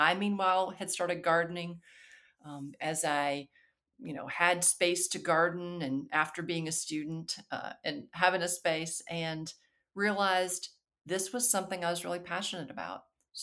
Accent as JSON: {"language": "English", "region": "Alabama", "country": "United States", "tie": "born or raised there", "also_born_or_lived": "North Carolina", "moved": "as an adult", "said": "I grew up in Alabama and, it was around plants and some, and used to complain bitterly about being made to work in the garden."}